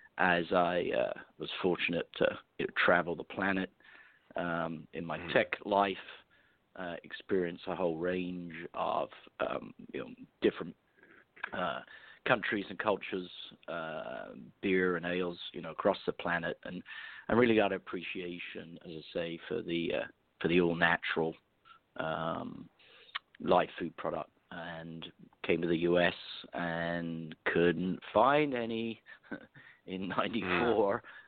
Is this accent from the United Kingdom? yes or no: yes; England, United Kingdom; So those were the three essentials in life as an Englishman.